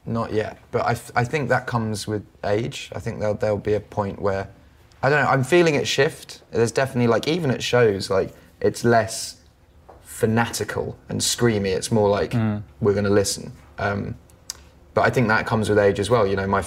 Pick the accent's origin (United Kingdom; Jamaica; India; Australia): United Kingdom; England; now in Los Angeles, United States; I'm English